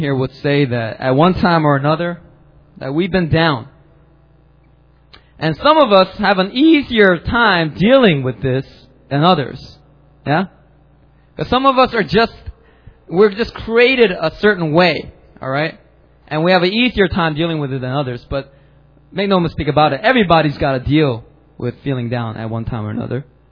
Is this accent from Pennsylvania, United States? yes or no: yes; Philadelphia, Pennsylvania, United States; I grew up in Philadelphia, and you know, not many urban kids like poetry.